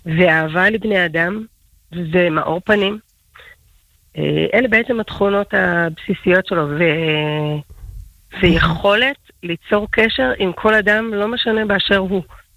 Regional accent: Jerusalem, Jerusalem District, Israel; אנחנו נולדנו וגדלנו בירושלים שבין החומות, בעיר העתיקה. ההורים שלי היו ממחדשי היישוב היהודי בעיר העתיקה של ירושלים המאוחדת, וינקנו ובאמת ינקנו מכל סמטאותיה וקדושתה של העיר

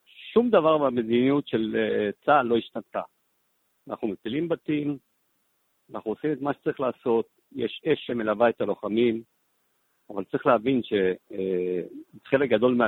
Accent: Northern District, Israel; born there; ואני נולדתי בצפון, ואני מכיר את הצפון היטב

